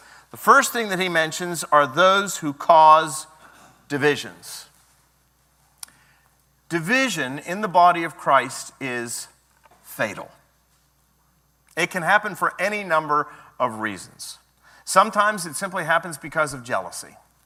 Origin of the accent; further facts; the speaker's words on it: Pennsylvania, United States; You know, I grew up in Pennsylvania. I did not grow up near the beach. We visited the beach from time to time over the course of my childhood, but I grew up in the mountains.